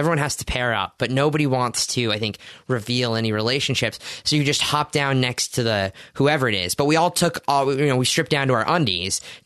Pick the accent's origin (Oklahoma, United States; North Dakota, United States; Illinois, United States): Oklahoma, United States; I'm a guy, I'm from Oklahoma, so I feel, you know, I have that Midwest